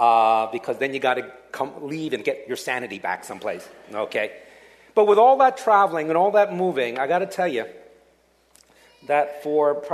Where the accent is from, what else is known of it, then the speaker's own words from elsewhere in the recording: New York City, New York, United States; also born or lived in Dallas, United States / Chicago, United States; now in California, United States; Well, I lived in New York for 21 years. Okay, I was born in Manhattan, and I went to high school and college there, and I thought it was the greatest thing in the world.